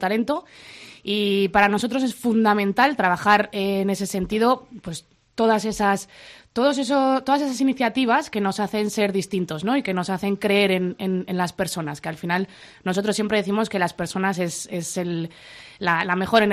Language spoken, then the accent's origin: Spanish; Buñuel, Navarre, Spain; Somos de Buñuel, somos navarros, y eso para nosotros es muy, muy importante.